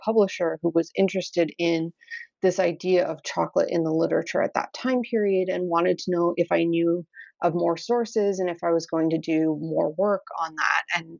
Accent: Ontario, Canada; I grew up in Canada and I went to school in Ontario at a school now called Western University.

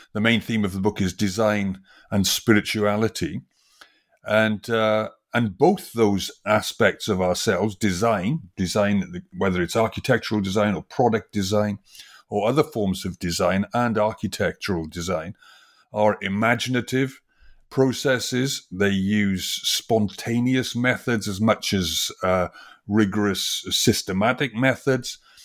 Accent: Wales, United Kingdom; I come from originally from Wales, from the industrial valleys of Wales, and it was a very industrial valley.

